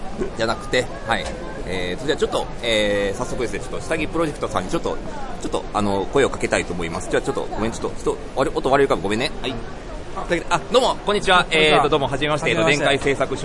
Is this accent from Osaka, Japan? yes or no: yes; Osaka, Japan; now in Tokyo, Japan; まあ、ちょっと自分は大阪なんで、ちょっとなかなか東京まで、大阪なんですよ。